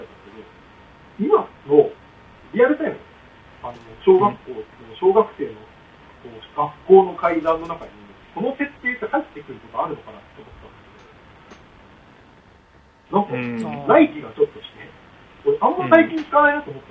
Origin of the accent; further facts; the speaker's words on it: Hokkaido, Japan; まあ、僕の地元ですがあるんですけど、北海道だから多分正直そんなに多分ないはずなんですけど